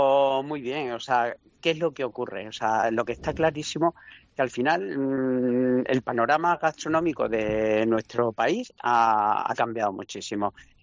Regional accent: Casar de Cáceres, Extremadura, Spain; Yo soy del Casar, ¿eh?

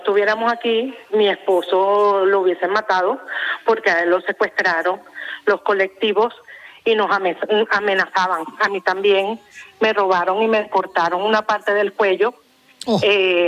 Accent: Venezuela; now in Spain; yo soy venezolana, yo amo a España porque me siento bien aquí y amo a mi Venezuela. En mi corazón están las dos banderas

